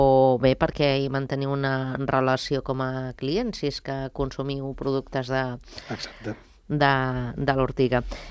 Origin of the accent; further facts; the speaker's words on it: Sant Cugat del Vallès, Catalonia, Spain; els que venim de Sant Cugat